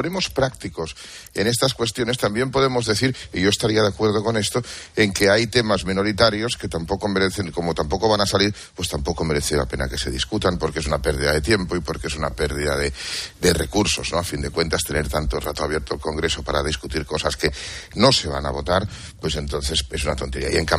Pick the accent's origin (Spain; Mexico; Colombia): Spain; Catalonia; yo como catalán no necesito ni hablar en catalán en todas partes, ni que me hablen en catalán en todas partes.